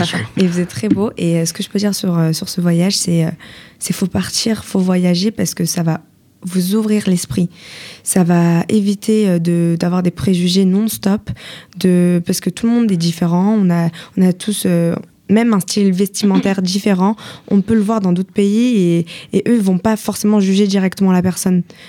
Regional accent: Paris, Île-de-France, France; J'adore Paris, hein. Je suis parisienne. J'adore Paris, j'adore ma ville.

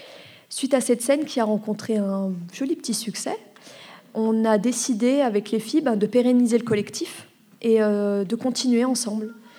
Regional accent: Lyon, Auvergne-Rhône-Alpes, France; now in Paris, France; Alors, moi, je suis originaire de Lyon.

